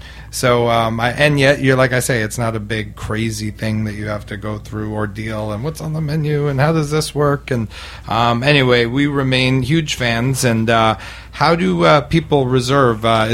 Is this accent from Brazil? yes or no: yes; Brazil; I'm from Brazil.